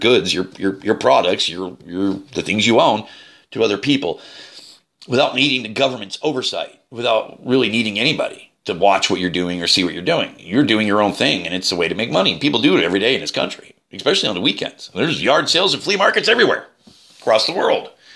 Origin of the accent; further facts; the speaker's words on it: United States; There's bias towards me, and I'm an American, and I'm a very neutral American.